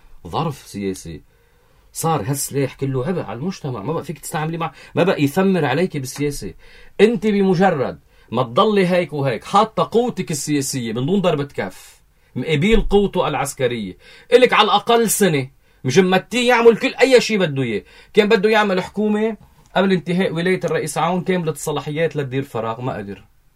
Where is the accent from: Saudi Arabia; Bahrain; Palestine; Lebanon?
Lebanon; طبعا بقعة، نحن بقعة لبنانية.